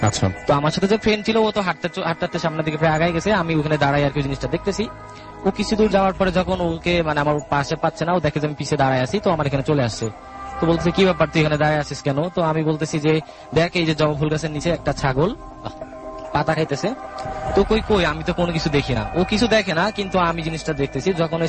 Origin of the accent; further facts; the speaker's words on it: Kaliganj, Khulna Division, Bangladesh; now in Dhaka, Bangladesh; আমি বনানী থেকে আসছি। ঘটনাটা হচ্ছে হয় আমার গ্রামের বাড়িতে, আমার গ্রামের বাড়ি হচ্ছে সাতক্ষীরা জেলা কালীগঞ্জ থানা।